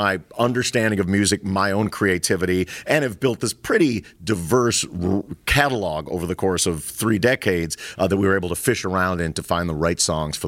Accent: Libertyville, Illinois, United States; I grew up in Libertyville, right?

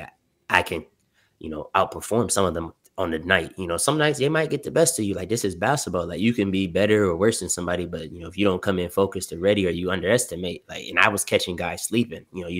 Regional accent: Goshen, United States; And I'm like, man, like I come from Goshen.

